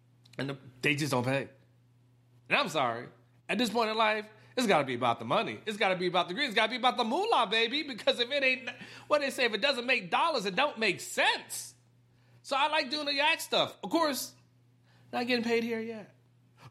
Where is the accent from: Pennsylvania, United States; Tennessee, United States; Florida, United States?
Florida, United States; Lakeland; I'm from the South, from Lakeland, Florida.